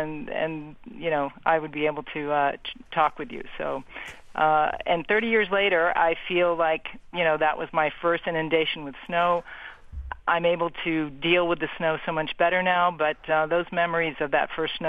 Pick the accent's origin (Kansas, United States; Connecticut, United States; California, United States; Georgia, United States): California, United States; I was a freshman at Wellesley College. I'm from California originally. And so this was my first winter.